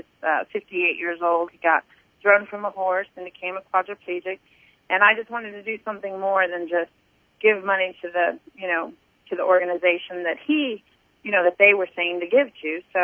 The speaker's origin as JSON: {"language": "English", "town": "Tampa", "region": "Florida", "country": "United States", "said": "just because I come from Tampa, Florida, a big city, and know that that there's dogs all over the place."}